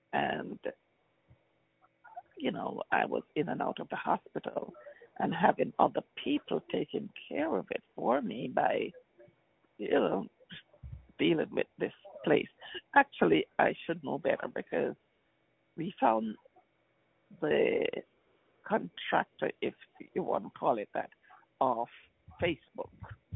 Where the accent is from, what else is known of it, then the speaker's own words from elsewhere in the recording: Jamaica; moved away; I said I'm from Jamaica.